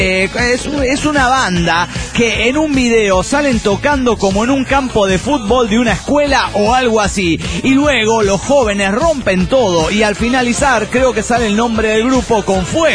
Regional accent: Apodaca, Nuevo León, Mexico; Y nosotros venimos de la pedo de Monterrey, Nuevo León, México, más específicamente en Apodaca.

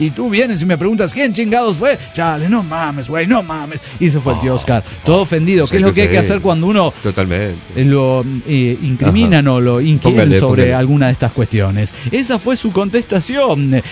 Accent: El Salvador; now in United States; fue conmigo a El Salvador para Año Nuevo para conocer mi pueblo y mi familia.

